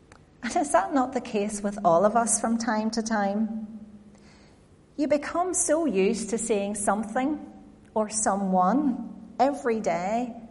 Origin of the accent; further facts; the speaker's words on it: Northern Ireland, United Kingdom; Now, I grew up on the Lisburn Road. I was at this church nearly every day, not just for worship, but for guides, for YPF, for tennis, for badminton.